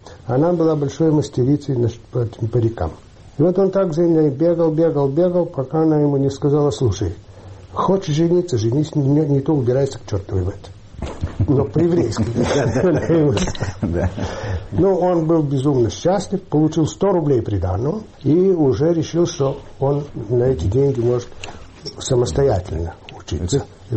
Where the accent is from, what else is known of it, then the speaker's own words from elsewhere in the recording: Kyiv, Ukraine; Я родился в Киеве. Все дети родились в Киеве.